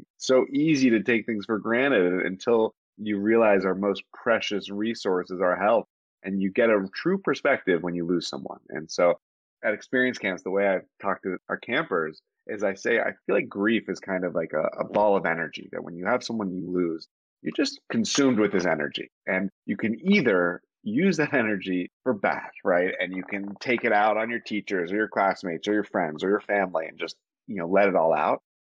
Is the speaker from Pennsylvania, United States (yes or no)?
yes; Pittsburgh, Pennsylvania, United States; Grew up in Pittsburgh, PA.